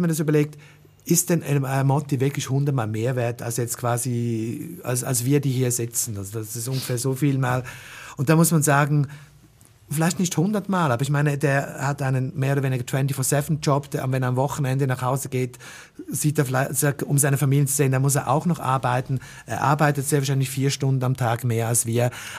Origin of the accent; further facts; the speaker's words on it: Austria; born there; Ich bin geborener Österreicher